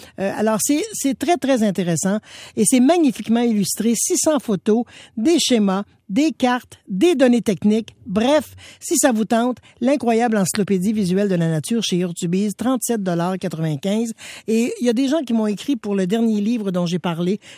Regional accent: Quebec, Canada; Vous savez que moi, je viens de l'Abitibi.

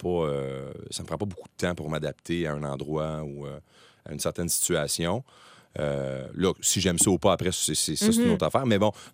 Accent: Moncton, New Brunswick, Canada; born there; Donc, je suis né à Moncton.

